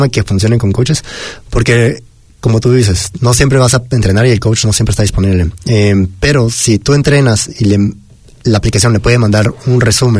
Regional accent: Guatemala; yo, por ejemplo, creciendo en Guatemala y a 30 minutos de la capital

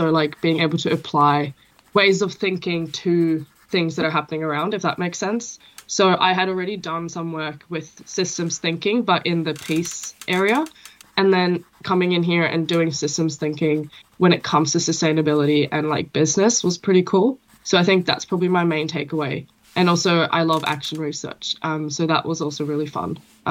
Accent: Norway; also born or lived in Melbourne, Australia; I grew up in two countries, mainly Norway, and I also grew up a bit in Melbourne, in Australia. So my accent's a bit funny.

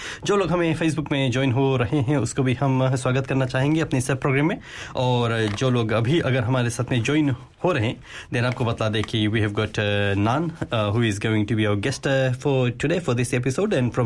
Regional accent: Fiji; now in New Zealand; Like when we came to New Zealand, like we are from Fiji, and when we came over here, and then we realized actually soccer is a winter sport.

